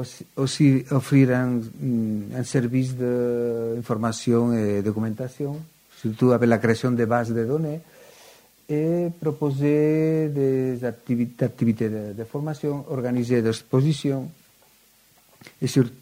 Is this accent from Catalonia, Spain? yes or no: yes; Catalonia, Spain; French is a second language; Et maintenant, chez nous, en Catalogne, nous sommes en train de l'approbation d'une autre loi